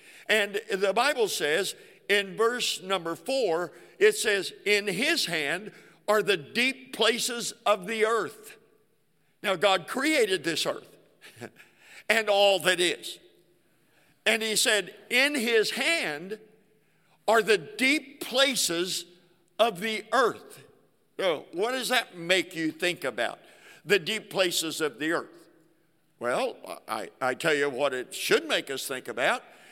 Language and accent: English; Oklahoma, United States; Now, I'm from Oklahoma, not Texas.